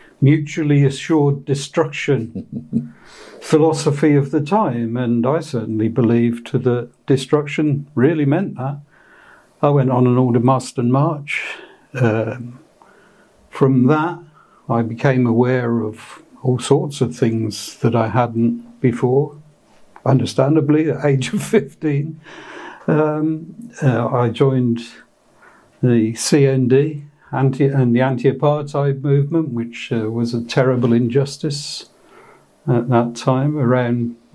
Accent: Witney, South East England, United Kingdom; Was born and grew up in what is now Oxfordshire. It was Berkshire at the time, but they mess around with boundaries. I was for most of my growing up years in Witney in Oxfordshire, small market town, quite pleasant.

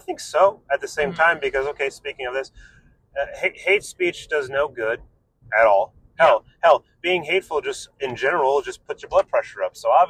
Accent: United States; Happy and carefree, because I can do it in my home country, America, where freedom of speech is allowed.

